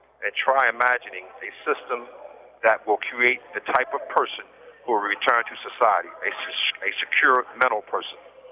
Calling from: Pennsylvania, United States; I'm calling from Graterford Prison in Pennsylvania.

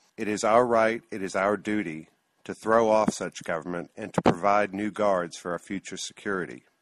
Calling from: Dallas, Texas, United States; I'm calling from Dallas, Texas.

